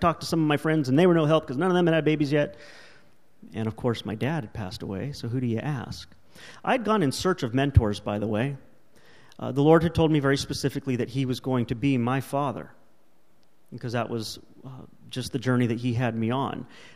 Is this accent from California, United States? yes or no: yes; California, United States; I'm already from California.